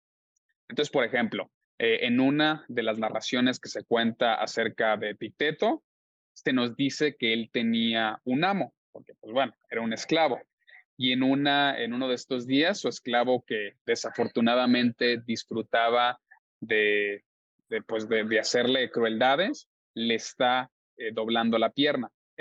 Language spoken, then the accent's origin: Spanish; Mexico; por ejemplo, tú y yo siendo mexicanos